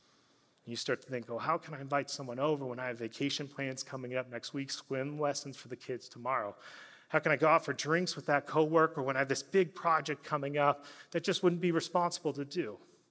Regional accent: the South, United States; growing up in the South, there are a few things I love as much as sweet tea.

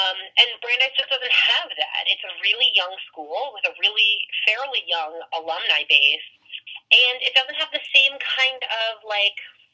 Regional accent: New York, United States; because I came from New York.

